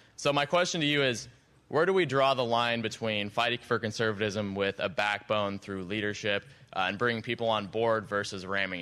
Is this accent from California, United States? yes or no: no; Oregon, United States; I'm from Oregon, but plan on attending Oklahoma State University here in about 3 weeks.